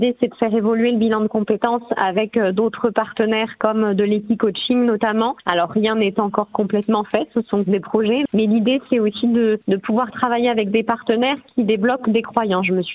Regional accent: Pays de la Loire, France; je suis originaire de la Sarthe et que j'ai toujours travaillé dans la Sarthe.

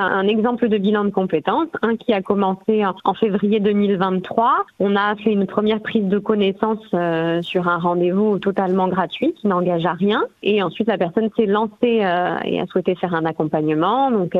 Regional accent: Pays de la Loire, France; je suis originaire de la Sarthe et que j'ai toujours travaillé dans la Sarthe.

